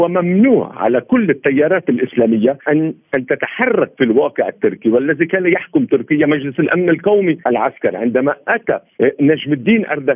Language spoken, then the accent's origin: Arabic; Lebanon; وهذه الأزمة عندنا في لبنان، لبنان لا يوجد مفهوم الدولة الأمة، نحن عدة شعوب ضمن حي جغرافي ضيق